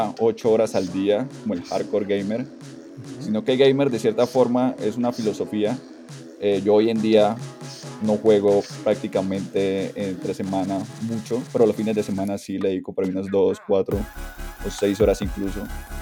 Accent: Florencia, Caquetá, Colombia; now in Bogotá, Colombia; Yo soy de Florencia, Caquetá, pero estoy radicado completamente en Bogotá, Colombia, y llevo aquí ya bastantes años.

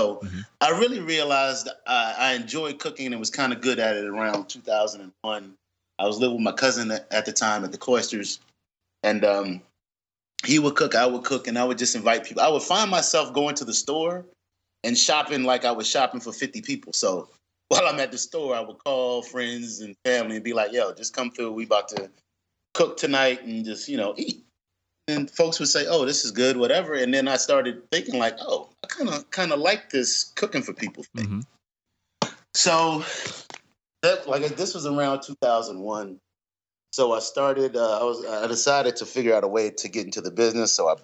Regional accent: Lynchburg, Virginia, United States; And I'm from Lynchburg, Virginia, so I'm from the South.

